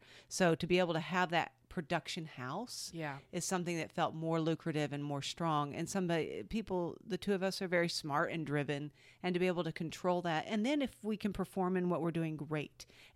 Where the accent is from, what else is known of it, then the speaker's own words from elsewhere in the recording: Georgia, United States; Like it wasn't the community theater I grew up with in Georgia at all.